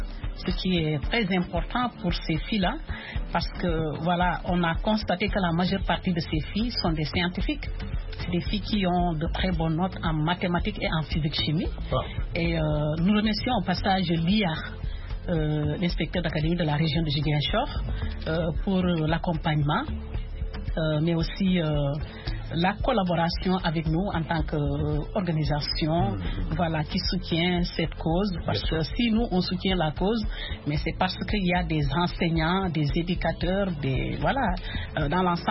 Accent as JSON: {"language": "French", "country": "Senegal", "said": "Sénégalais voilà, qu'on a laissé chez nous au Sénégal avant de venir ici."}